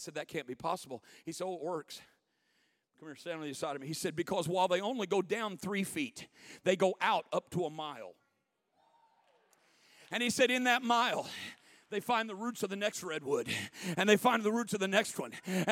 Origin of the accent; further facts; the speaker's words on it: Illinois, United States; Now, I'm from the Midwest. I grew up in Illinois